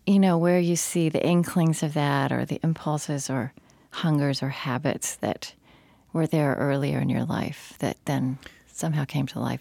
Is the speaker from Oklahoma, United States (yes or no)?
yes; Oklahoma, United States; moved away; but I grew up not in West Texas, but in central Oklahoma.